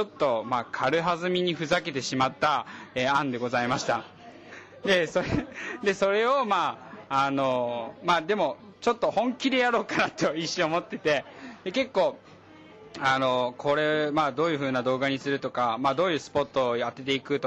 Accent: Osaka, Japan; 僕も大阪し森本も大阪出身、佐藤君も東京出身ということで

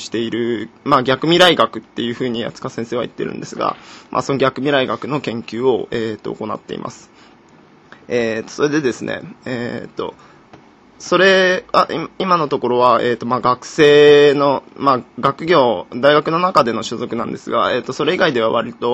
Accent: Itabashi, Tokyo, Japan; 僕の生まれなんですが、東京都生まれ、東京育ちで、板橋区が実家になってます。

